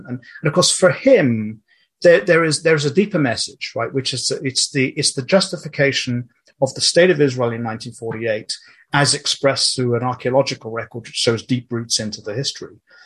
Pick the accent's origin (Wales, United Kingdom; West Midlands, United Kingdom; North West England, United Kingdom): Wales, United Kingdom; I was brought up in Wales in a sort of like a Presbyterian tradition